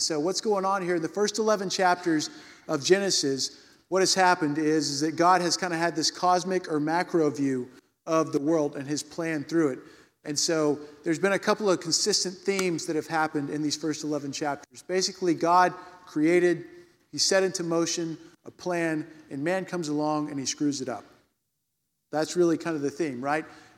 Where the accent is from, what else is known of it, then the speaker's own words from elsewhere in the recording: Nacogdoches, Texas, United States; I grew up in East Texas, right? So East Texas, small little town called Nacanowhere. Called Nacogdoches, but we called it Nacanowhere, right?